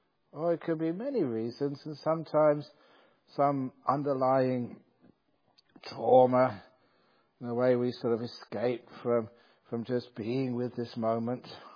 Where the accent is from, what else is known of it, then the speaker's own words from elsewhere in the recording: England, United Kingdom; the winter times, which I grew up with in England.